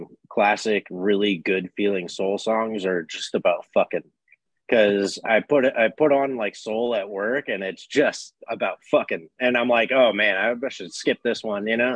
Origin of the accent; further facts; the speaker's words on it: California, United States; I'm a Californian, so it's like embedded in my brain because it's played at every single party I've ever been to in my life.